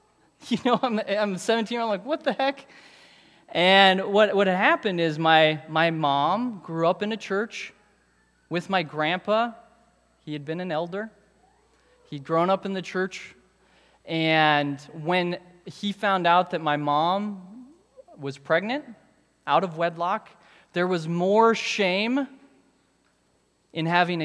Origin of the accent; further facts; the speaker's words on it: Colorado, United States; he's there with me as I'm growing up in Colorado.